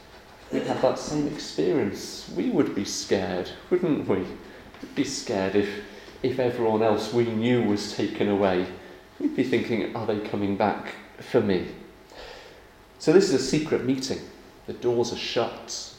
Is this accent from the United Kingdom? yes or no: yes; United Kingdom; Well, I'm British myself.